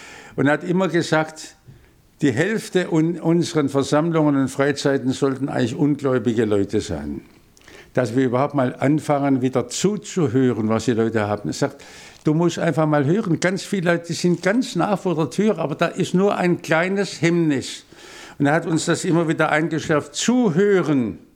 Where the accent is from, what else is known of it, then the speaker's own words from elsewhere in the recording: Baden-Württemberg, Germany; Ich bin Schwabe und da fühle ich mich wohl.